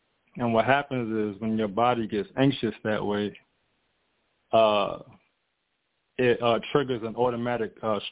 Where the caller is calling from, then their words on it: Atlanta, Georgia, United States; I'm calling from Atlanta, Georgia.